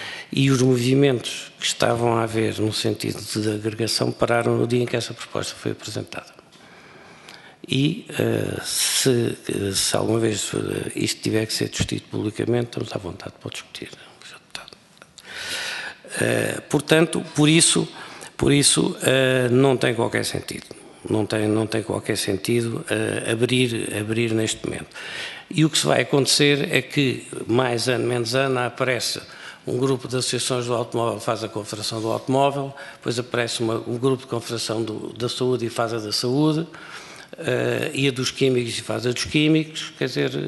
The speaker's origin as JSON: {"language": "Portuguese", "region": "Alentejo", "country": "Portugal", "said": "Eu sou alentejano, portanto sou um bocado lento nestas coisas"}